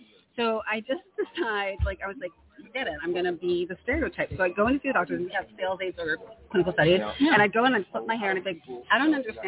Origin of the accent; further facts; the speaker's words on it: Manhattan, New York, United States; I grew up in Manhattan, right?